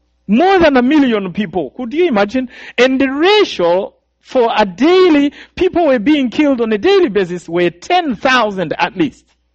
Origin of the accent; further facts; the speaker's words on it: Kibuye, Western Province, Rwanda; born there; And I was born in Rwanda. Now, this is the western part of Rwanda. It's a place called the Kibuye.